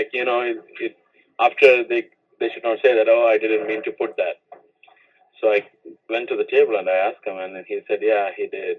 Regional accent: Kerala, India; I'm from Kerala.

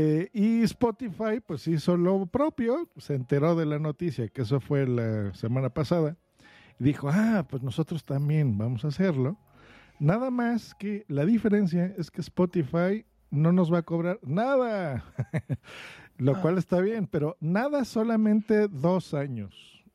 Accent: Madrid, Community of Madrid, Spain; Crecí toda mi vida en Lavapiés, ahí en Madrid.

